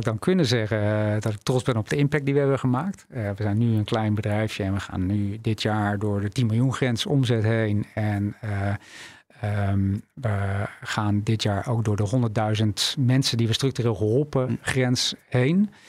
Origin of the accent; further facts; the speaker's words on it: South Holland, Netherlands; Ik kom uit de buurt van Rotterdam.